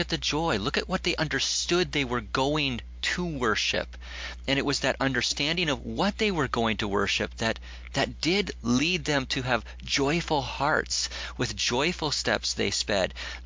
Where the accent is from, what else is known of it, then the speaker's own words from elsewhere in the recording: Valentine, Nebraska, United States; it's not like they go out to Valentine, my hometown. It's one of the darkest places on the right in the middle of the United States.